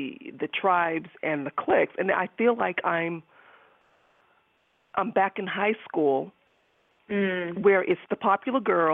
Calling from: Boston, Massachusetts, United States; I'm calling from Boston.

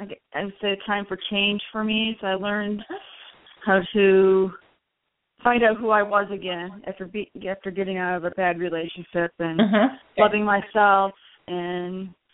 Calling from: New York, United States; I'm calling from New York.

